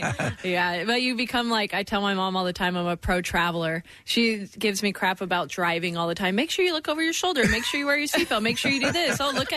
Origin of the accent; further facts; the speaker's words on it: San Jose, California, United States; also born or lived in Tampa / Orlando; California and San Jose.